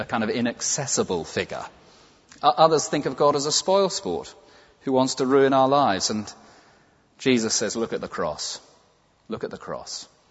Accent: England, United Kingdom; because I'm English and it would embarrass me too much

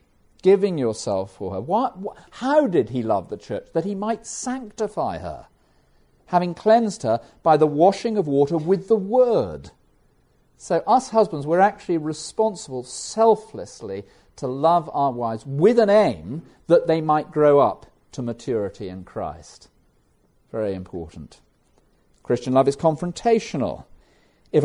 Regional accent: England, United Kingdom; which I find very hard, you know, as an English person brought up not to do this sort of thing.

